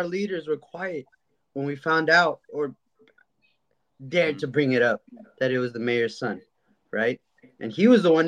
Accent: East Palo Alto, California, United States; I'm from East Palo Alto

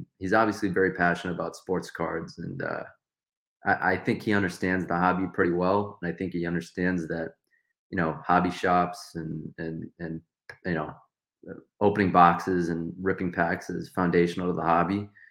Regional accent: Detroit, Michigan, United States; And I'm from the Detroit area, 40, 45 minutes outside of Detroit.

